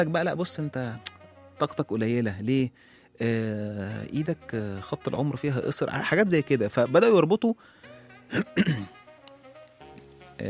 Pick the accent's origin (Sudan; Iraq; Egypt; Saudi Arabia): Egypt; فإحنا كمصريين يعني بنرجع تاني للدين